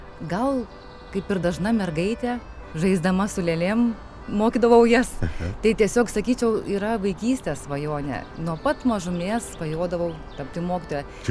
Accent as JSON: {"language": "Lithuanian", "town": "Telšiai", "region": "Telšiai County", "country": "Lithuania", "tie": "born or raised there", "said": "Gimiau ir užaugau ir lankiau mokyklą Telšiuose."}